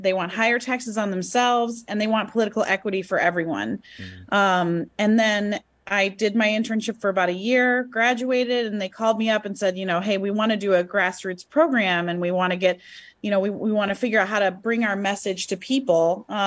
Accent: Michigan, United States; Sure. I am a Michigan native, so right next door.

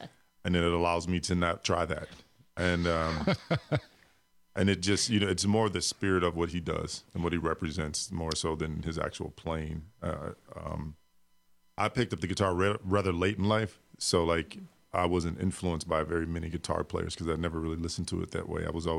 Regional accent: Madison, Wisconsin, United States; I'm just a kid from Madison, Wisconsin, who came from humble beginnings and listened to a lot of hip-hop music in the day.

